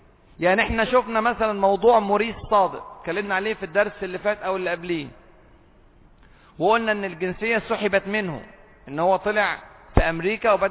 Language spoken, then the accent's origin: Arabic; Egypt; إحنا مصريين